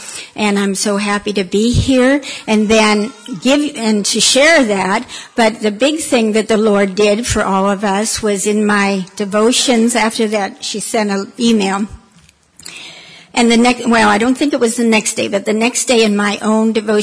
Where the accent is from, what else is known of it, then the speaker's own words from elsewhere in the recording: Jeannette, Pennsylvania, United States; I am from Jeanette, Pennsylvania, a little town in Pennsylvania. Born and raised there.